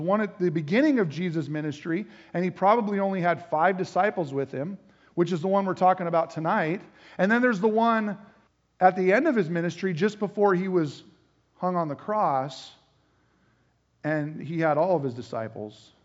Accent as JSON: {"language": "English", "region": "Washington", "country": "United States", "tie": "born or raised there", "said": "Okay, I grew up in Washington State."}